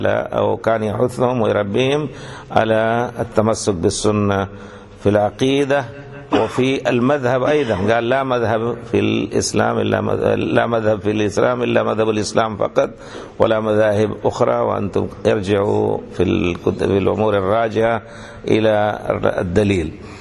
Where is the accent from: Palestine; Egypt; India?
India; أحبنا بمجرد ما عرفنا أننا جينا من الهند